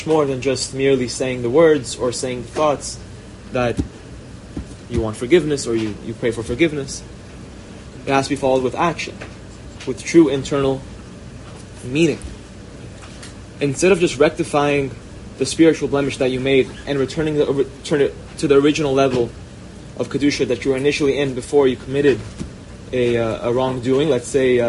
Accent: Los Angeles, California, United States; I'm from Los Angeles, California.

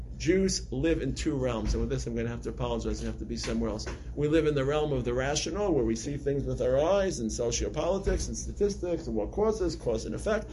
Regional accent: Brooklyn, New York, United States; In my world, when I was your age, growing up in Brooklyn, it wasn't cool to be front.

